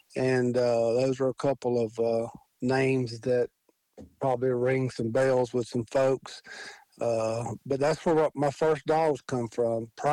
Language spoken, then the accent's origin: English; Mississippi, United States; accent: Southern; between Macomb and Hattiesburg on Highway 98 in the south part of the state of Mississippi. I'm sure my accent doesn't give away that I'm from the south, but I've been here my whole life. I'm 55 years old.